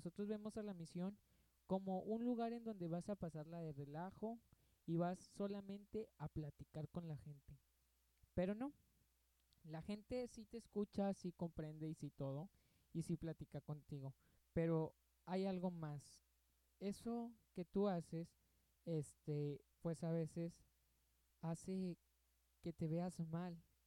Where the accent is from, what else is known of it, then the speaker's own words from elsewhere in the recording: Nuevo León, Mexico; born there; Yo soy de México, saludos para aquellas personas que me escuchan de otros países. Yo soy mexicano, ¿verdad? Nacido en Nuevo León.